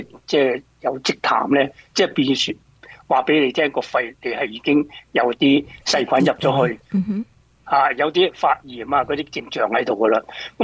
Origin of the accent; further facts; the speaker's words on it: China; 咁我哋中国人咧，通常多数都系煲啲汤水去清润下啦